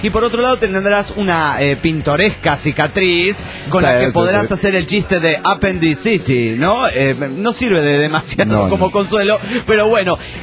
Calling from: Juliaca, Puno, Peru; de Juliaca, Perú.

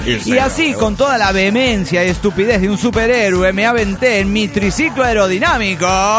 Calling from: Tuxtla Gutiérrez, Chiapas, Mexico; Desde Tuzla Gutiérrez, Chiapas, lagarto tripulante de la nave, estoy por acá de vuelta

